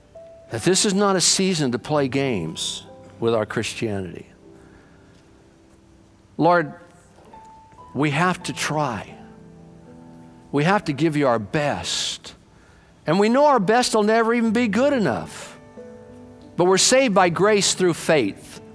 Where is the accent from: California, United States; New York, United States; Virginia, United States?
California, United States; Bakersfield; Where are you from? We're from Bakersfield.